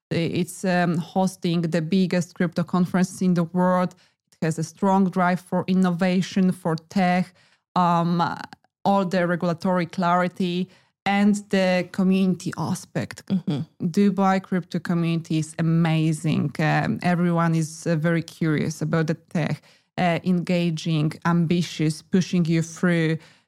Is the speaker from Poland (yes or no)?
yes; Poland; let's keep in mind that we are from Poland. So winter is pretty tough and you just want to escape cold.